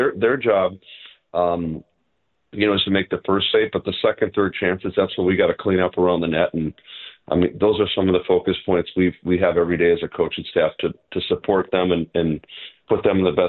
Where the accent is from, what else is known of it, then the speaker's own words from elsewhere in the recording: Minnesota, United States; I grew up in Minnesota, who lives out in California now.